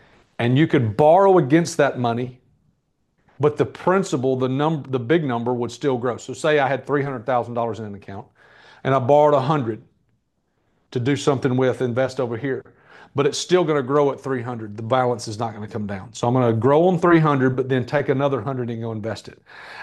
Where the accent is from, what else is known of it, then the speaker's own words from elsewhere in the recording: Birmingham, Alabama, United States; also born or lived in Tennessee; I moved from Tennessee to Birmingham, Alabama, back where I'm from.